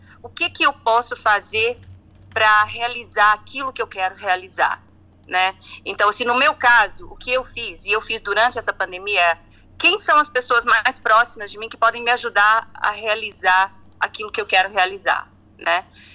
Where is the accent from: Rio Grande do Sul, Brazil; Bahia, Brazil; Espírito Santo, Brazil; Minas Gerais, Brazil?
Minas Gerais, Brazil; Ituiutaba; also born or lived in São Paulo; Eu sou de Ituiutaba, Minas Gerais, interior de Minas Gerais. Tive a oportunidade de morar em São Paulo